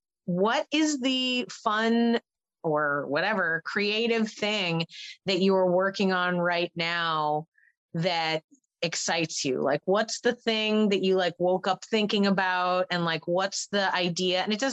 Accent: Northeast, United States; Like I'm from the Northeast of the US and now I live in the Central South.

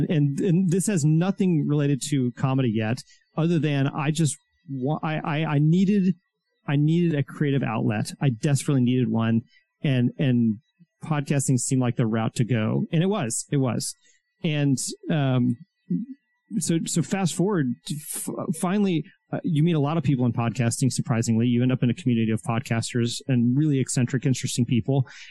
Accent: Milwaukee, Wisconsin, United States; He's doing it in Milwaukee of all places, which I'm from Milwaukee.

